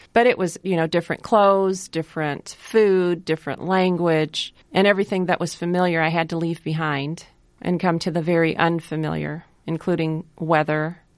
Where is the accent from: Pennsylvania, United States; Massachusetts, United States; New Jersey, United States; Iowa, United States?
Iowa, United States; Ames; also born or lived in India; I did grow up in Ames. I was born in India, but then we came over because my dad went to Iowa State University. He got his PhD. So our family came over, and at that time in the 1960s